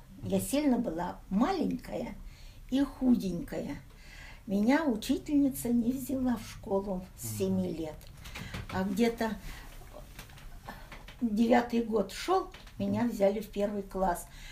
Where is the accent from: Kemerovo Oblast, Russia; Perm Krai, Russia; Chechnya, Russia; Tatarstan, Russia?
Kemerovo Oblast, Russia; Yashkino; Я родилась в Кемеровской области, поселок Яшкино.